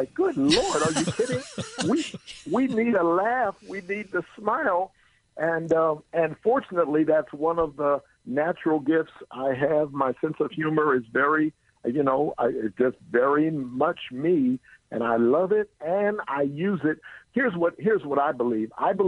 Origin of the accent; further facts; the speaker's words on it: Philadelphia, Pennsylvania, United States; now in Bay Area, United States; That's like I grew up in Philly. I'm now in the Bay Area, so I know.